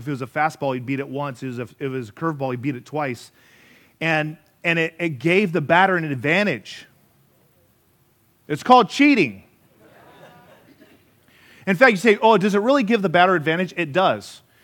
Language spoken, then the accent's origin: English; Arizona, United States; also born or lived in Colorado; Now, I grew up in Arizona, and did somebody just say sorry?